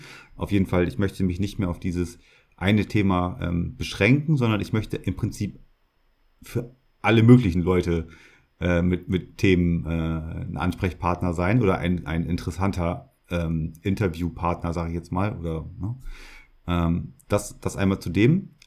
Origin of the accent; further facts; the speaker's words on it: Lower Saxony, Germany; Also ich komme ja aus der Region Emsland in Niedersachsen, Norddeutschland, Deutschland halt.